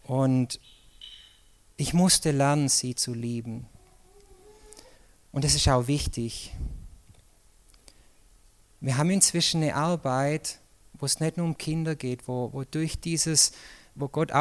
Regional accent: Colombia; Und ich komme aus Kolumbien, ja.

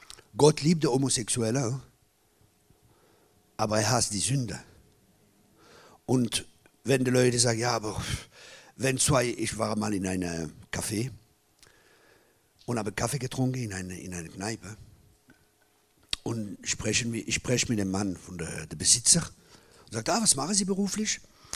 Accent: France; German is a second language; Ich bin Franzose.

